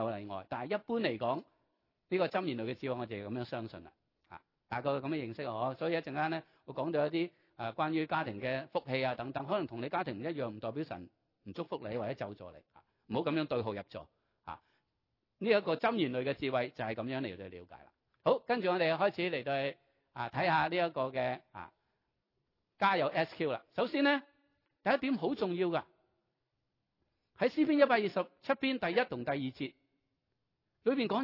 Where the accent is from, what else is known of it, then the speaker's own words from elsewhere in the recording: China; 簡單嚟講就好似我哋中國人啦